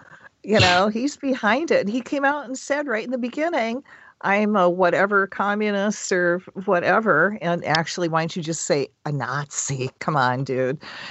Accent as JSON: {"language": "English", "region": "Michigan", "country": "United States", "said": "It's just, oh, sweetie, I'm from Michigan."}